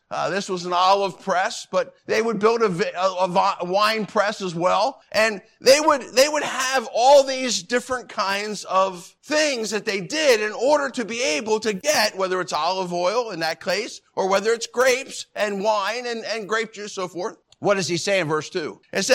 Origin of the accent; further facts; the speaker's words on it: Pennsylvania, United States; You know, growing up in Pennsylvania, my first job and job through high school was working for a farmer who had a roadside fruit and produce stand along the highway.